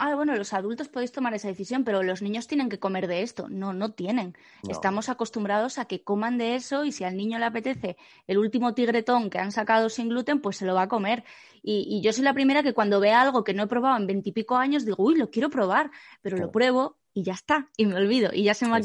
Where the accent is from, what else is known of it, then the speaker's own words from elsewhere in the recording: Asturias, Spain; yo soy asturiana